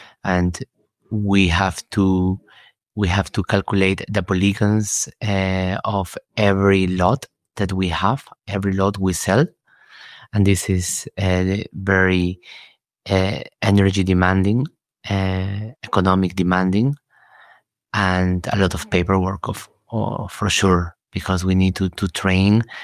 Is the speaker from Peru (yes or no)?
yes; Peru; English is a second language; I am from Peru.